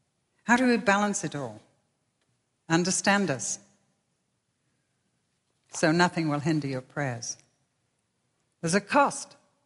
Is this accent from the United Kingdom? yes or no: yes; England, United Kingdom; the hardest thing for me as an English lady whose home is a castle in the whole of my Christian life